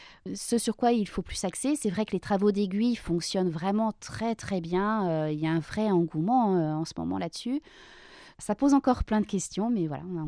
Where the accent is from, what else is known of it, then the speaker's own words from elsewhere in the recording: Laval, Pays de la Loire, France; born there; je suis née à Laval. Alors, j'ai fait un petit crochet à Rennes dans le cadre de mes études, mais je suis revenue en Mayenne pour travailler